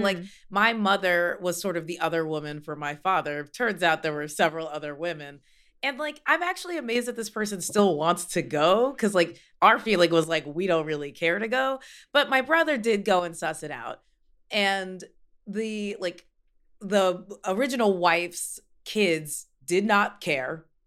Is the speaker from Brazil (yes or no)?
no; the South, United States; I also, I'm from the South, so I feel like drama and families have it at weddings and funerals.